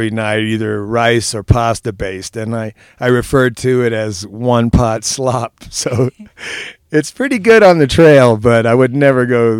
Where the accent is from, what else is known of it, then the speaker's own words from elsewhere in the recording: Maine, United States; Maine people got to stick together. I'm from Maine originally.